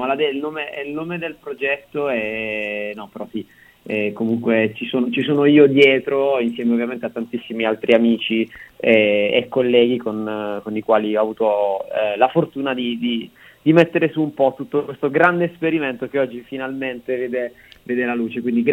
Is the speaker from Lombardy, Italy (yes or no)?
no; Bari, Apulia, Italy; moved away as an adult; la lontananza da casa dopo 27 anni, io ho passato i primi 27 anni praticamente a Bari, ho fatto tutti gli studi lì, tutte le esperienze musicali comunque sono state fatte lì.